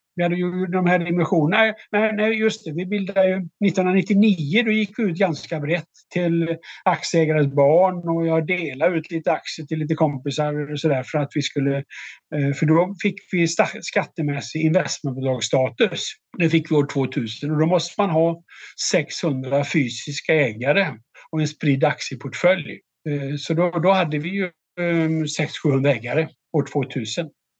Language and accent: Swedish; Alingsås, Västra Götaland County, Sweden; now in Stockholm, Sweden; jag bodde som kompis i Stockholm här. Han kom från Vretstorp utanför Örebro och jag kom från Alingsås